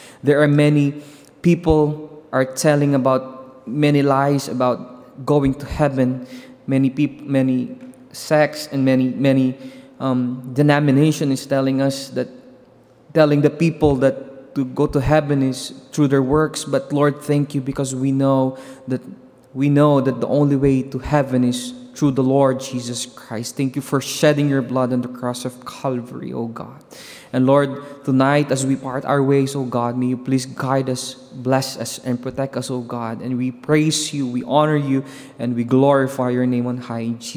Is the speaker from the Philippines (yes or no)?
yes; Philippines; I'm with my wife, Joy, and we are a missionary from the Philippines.